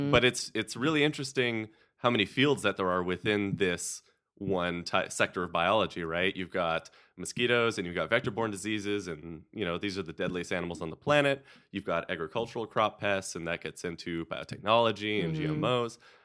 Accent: Los Angeles, California, United States; I grew up in a city. I grew up in Los Angeles.

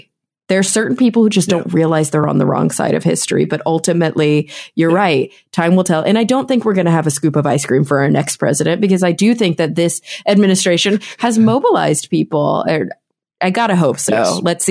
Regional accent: Texas, United States; Yeah, I grew up in Texas.

